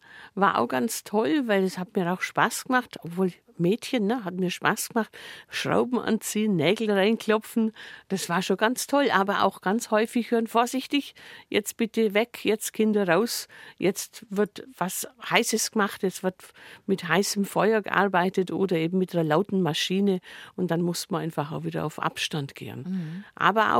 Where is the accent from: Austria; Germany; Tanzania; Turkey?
Germany; Ermengerst, Bavaria; Ich bin im Umland von Kempten, ganz genau aus dem Dorf Ermengerst, der Gemeinde Wickensbach. Und die Stadt Kempten ist meine Heimat natürlich mit.